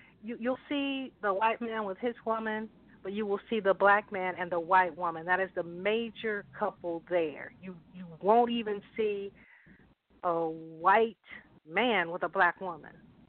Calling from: Atlanta, Georgia, United States; I'm calling from Atlanta.

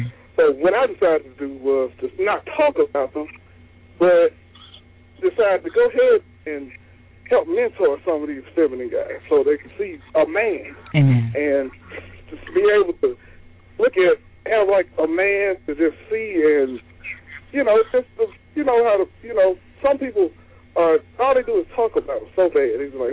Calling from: Mississippi, United States; Mississippi.

